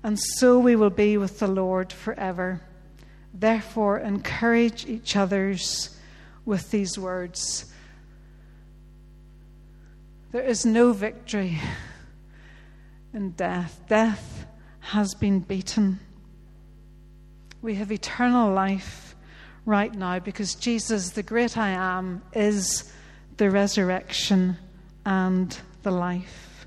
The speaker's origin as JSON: {"language": "English", "town": "Bangor", "region": "Northern Ireland", "country": "United Kingdom", "tie": "born or raised there", "said": "The ancient monastery in my hometown of Bangor"}